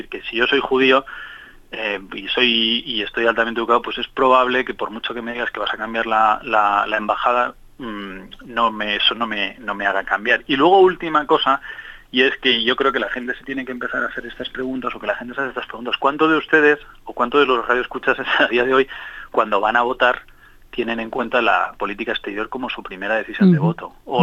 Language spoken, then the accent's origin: Spanish; Spain; como mi acento denota, yo soy español